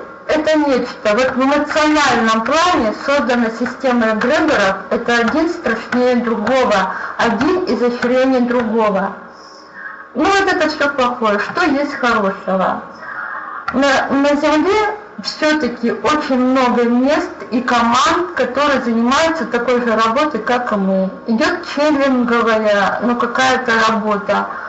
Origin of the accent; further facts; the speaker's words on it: Chelyabinsk, Chelyabinsk Oblast, Russia; я из Челябинска.